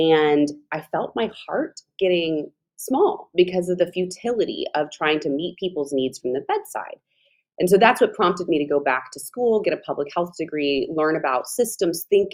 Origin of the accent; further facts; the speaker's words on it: Spring, Texas, United States; now in Houston, United States; But I grew up in Spring, so in the suburbs of Houston, and ended up going to college at UT in Austin and then moving inside the loop around 2014.